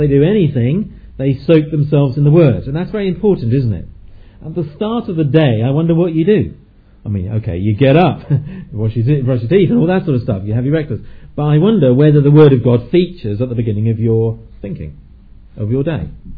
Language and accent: English; England, United Kingdom; Because, of course, you know, we're very English, aren't we?